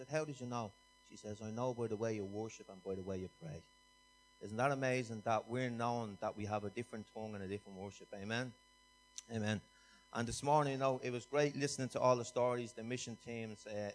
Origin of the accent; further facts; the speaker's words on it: Clondalkin, Leinster, Ireland; I'm married to Adele. I'm from Clondalkin.